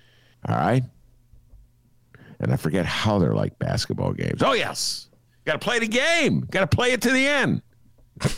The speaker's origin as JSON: {"language": "English", "town": "Chicago", "region": "Illinois", "country": "United States", "said": "And Chicago's like, oh, my God, Obama's here. I'm a Chicagoan."}